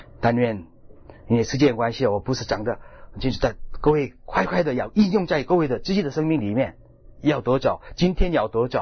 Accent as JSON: {"language": "Chinese", "country": "China", "said": "所以我们中国人无论搬到哪里去，一定要带去的是什么？"}